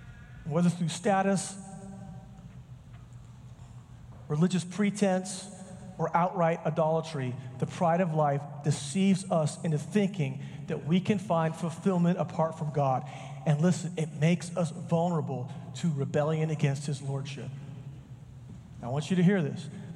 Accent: Oklahoma, United States; Because I'm from Oklahoma. We don't have good things there.

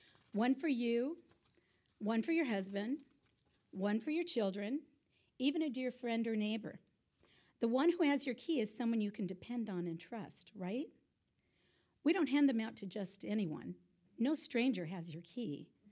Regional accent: California, United States; I grew up in Orange County. We lived in the same house. Well, I lived in the same house for 17 years.

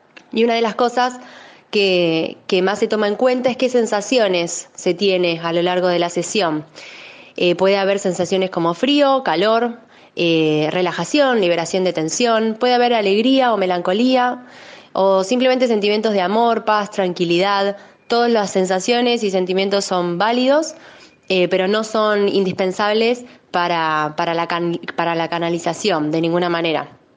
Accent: Lomas de Zamora, Buenos Aires Province, Argentina; de Lomas de Zamora, Buenos Aires, Argentina, el sur del Gran Buenos Aires.

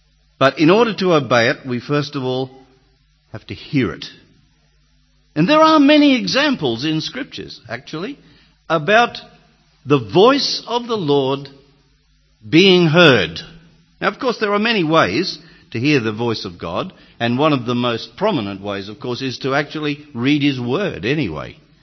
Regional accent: Australia; Now, bear in mind, I come from Australia, and our sheepfolds are a little bigger than the ones here.

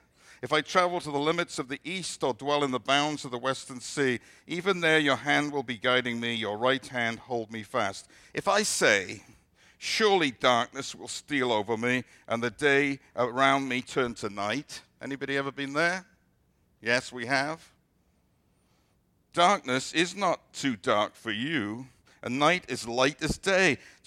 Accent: Wales, United Kingdom; And I grew up in Wales back in the 50s

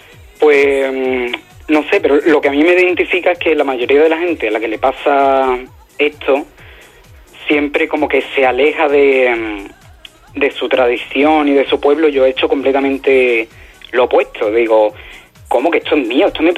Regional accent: Hinojos, Andalusia, Spain; yo soy de Hinojo, de un pequeño pueblo de la provincia de Huelva, que está en plena comarca de Doñana. O sea, tenemos lo que es la Ría del Rocío, está aquí a media hora, ¿sabes? Mi familia es muy tradicional, rociera, flamenca y cofrade.

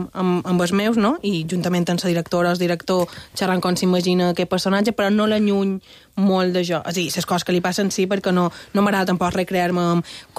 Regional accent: Argentina; I soc argentina, també.

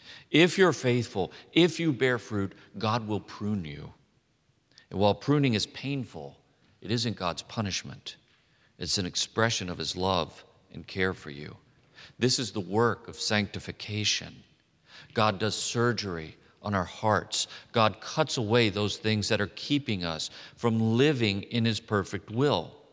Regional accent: Texas, United States; I came from Texas and we don't broast things. We smoke them. We grill them.

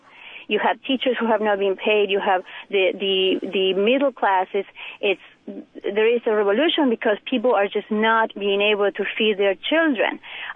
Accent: Argentina; English is a second language; moved away as an adult; now in Davenport, United States; I grew up in Argentina. I'm 38 years old. I came to live in the United States 10 years ago

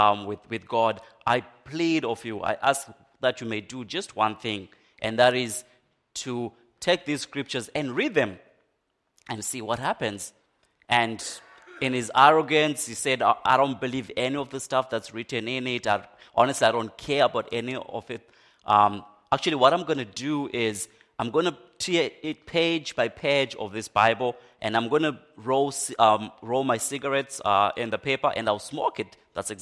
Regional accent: Zimbabwe; my native country of Zimbabwe. Many of you know that I'm originally from Zimbabwe

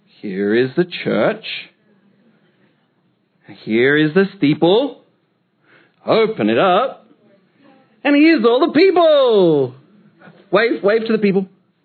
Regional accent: Australia; moved away as an adult; now in United States; I speak funny. I get it. I'm from Australia, born and raised. I moved to the United States in my mid-20s to get married to my wife.

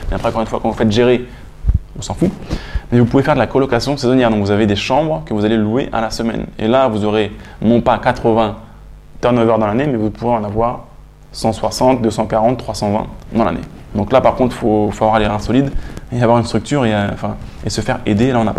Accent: Cergy-Pontoise, Île-de-France, France; J'ai grandi à Cergy-Pontoise.

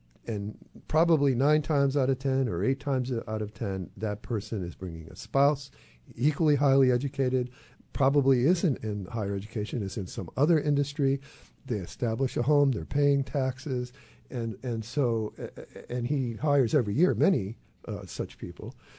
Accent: New England, United States; I'm from New England, and we don't have bad weather.

